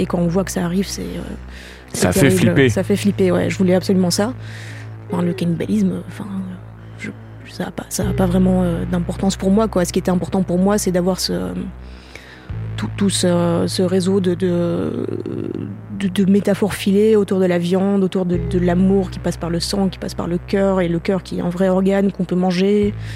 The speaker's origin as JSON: {"language": "French", "region": "Brussels", "country": "Belgium", "tie": "born or raised there", "said": "la maison où moi j'ai grandi à Bruxelles, parce qu'à Bruxelles, contrairement à Paris, c'est possible d'habiter en ville, en bordure de forêt."}